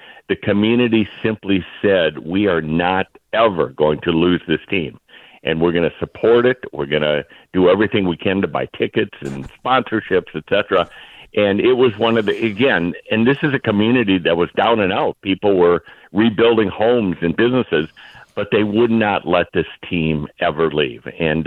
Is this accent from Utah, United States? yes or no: no; Wisconsin, United States; maybe because of where I grew up in Wisconsin